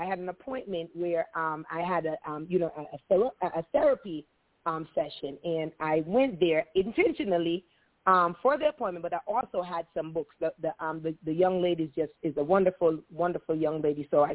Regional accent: Maryland, United States; from the Maryland area, and I am just so thankful.

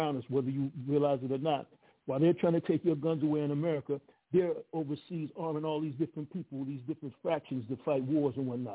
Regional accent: Illinois, United States; I came out of Illinois. Yes, ma'am. I was born in Illinois.

